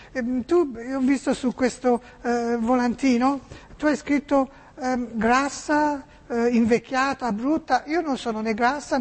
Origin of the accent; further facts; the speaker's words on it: Massachusetts, United States; ti ricordi come si chiama la mia cittadina dove vengo io dal Massachusetts?